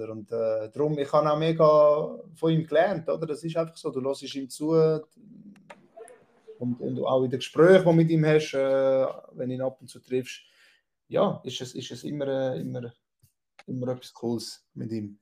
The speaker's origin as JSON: {"language": "German", "country": "Switzerland", "said": "Aber als Schweizer auf Hochdeutsch zu kommentieren, ist halt schwieriger, oder?"}